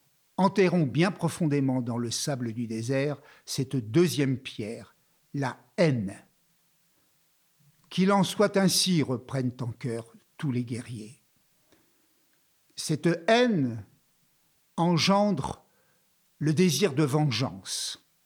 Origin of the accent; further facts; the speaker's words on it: Algeria; Chez nous, en Algérie, les anciens ont l'habitude de raconter ce conte aux enfants